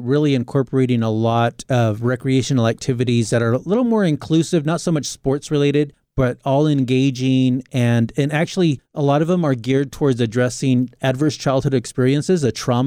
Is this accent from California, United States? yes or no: yes; Fresno, California, United States; I was born and raised in Fresno, lived here pretty much all of my life.